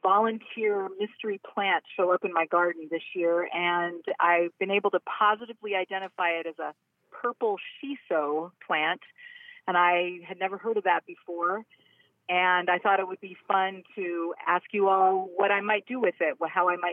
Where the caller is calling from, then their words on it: Maryland, United States; I'm calling from Maryland, in between Baltimore and D.C.